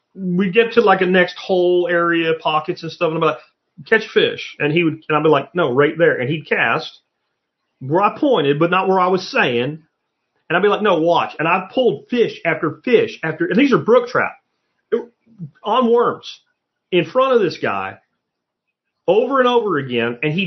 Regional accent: Florida, United States; also born or lived in Pennsylvania; When I was a kid growing up in Florida and Pennsylvania, we never had a lot of money.

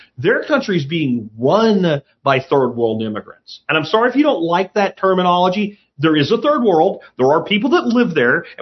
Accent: Texas, United States; the shape of the state of Texas, because I'm from Texas, with the Texas flag on it.

